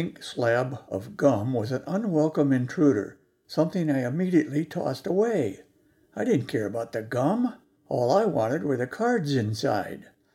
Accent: United States; Like millions of other kids growing up in America in the 1950s, I became a collector of baseball cards at an early age.

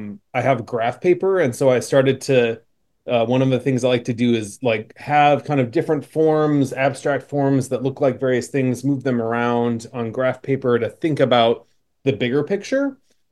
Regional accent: Indiana, United States; there was a strong Suzuki program in my hometown in Indiana. So I was surrounded by other people with a lot of musical interest. I grew up in the Mennonite church as well.

